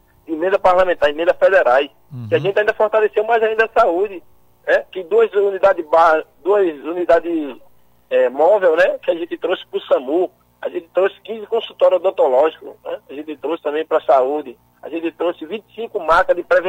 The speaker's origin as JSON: {"language": "Portuguese", "region": "Northeast Region", "country": "Brazil", "said": "porque nós que somos nordestinos, estamos acostumados a comer o cuscuz"}